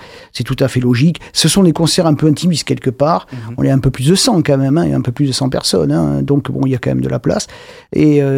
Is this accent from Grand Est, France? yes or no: no; Belvès, Nouvelle-Aquitaine, France; Je suis de Belvès, j'aime beaucoup mon village, je fais beaucoup de choses à Belvès.